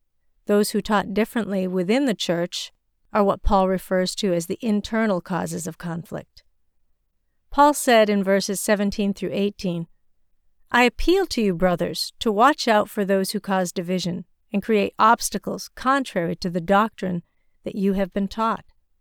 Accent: China; in my hometown in China

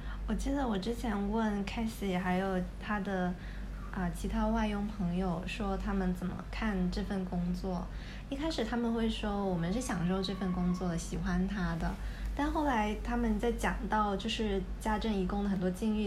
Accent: China; now in Hong Kong; 我们作为大陆人在香港这里，可能因为跟香港同样的肤色，同样的相似的外貌，我们不会觉得自己是移民

